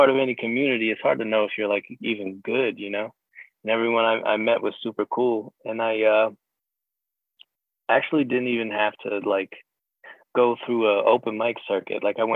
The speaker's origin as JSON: {"language": "English", "region": "New York", "country": "United States", "tie": "born or raised there", "said": "I grew up in Chi-Lai, New York. Not a lot of people super pumped on rap in my high school, you know."}